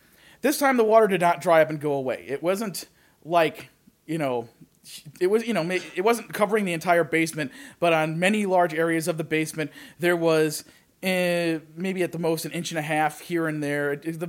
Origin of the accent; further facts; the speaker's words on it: Lake Geneva, Wisconsin, United States; I'm living in a house that I'm renting with my sister near where we grew up in Lake Geneva.